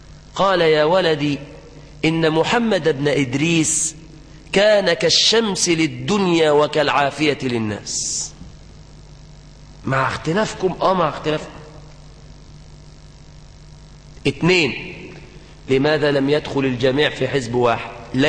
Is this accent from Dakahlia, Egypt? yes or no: yes; Mansoura, Dakahlia, Egypt; now in Cairo, Egypt; أنا جاي عندكم هنا القاهرة وأنا من المنصورة